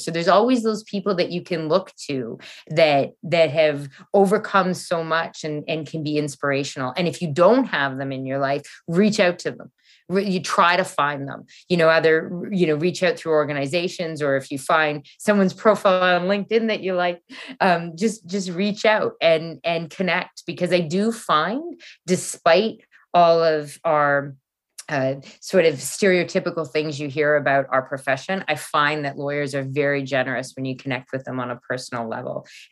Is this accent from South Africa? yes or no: no; Canada; born there; And yet I say that as Canadian born, white, English speaking, heterosexual.